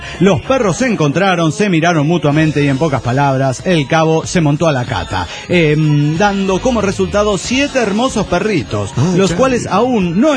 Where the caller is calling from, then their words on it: Chihuahua, Mexico; de Chihuahua, México.